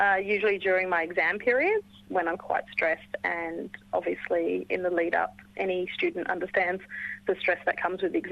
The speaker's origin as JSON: {"language": "English", "town": "Port Hedland", "region": "Western Australia", "country": "Australia", "tie": "born or raised there", "said": "I was born and bred in Port Hedland, and I'm a Nyalamo Jabundi woman with links to Nyunyul and Ningana country."}